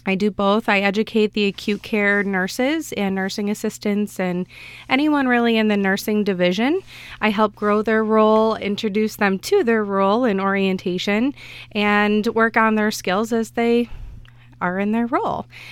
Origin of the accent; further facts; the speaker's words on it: Wayland, United States; I was born and raised in Wayland, so a small little town south of here.